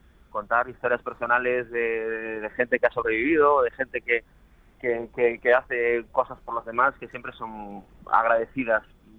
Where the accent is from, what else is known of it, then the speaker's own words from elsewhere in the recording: Pontevedra, Galicia, Spain; born there; Transcurre en Pontevedra, que es mi ciudad natal, y durante el principio de los 90.